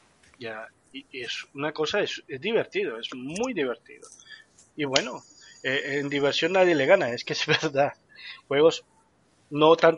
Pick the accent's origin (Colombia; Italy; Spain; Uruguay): Colombia; Sepan, yo soy de Colombia, en América, sí era cara la consola